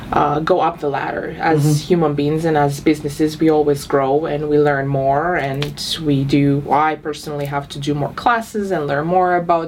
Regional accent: Romania; moved away; I'm from Romania.

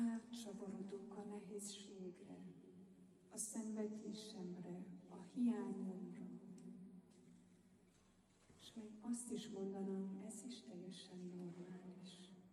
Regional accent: Austria; Hungarian is a second language; Én osztrák vagyok, úgyhogy nagyon szeretem síelni.

